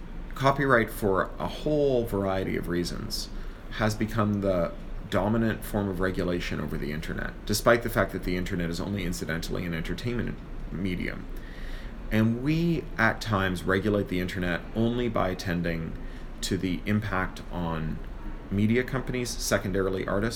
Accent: Toronto, Ontario, Canada; I grew up in Toronto, which like has a similar relationship to New York that Chicago has.

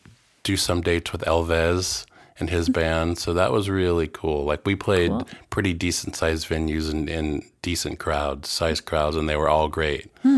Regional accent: San Diego, California, United States; I'm from San Diego

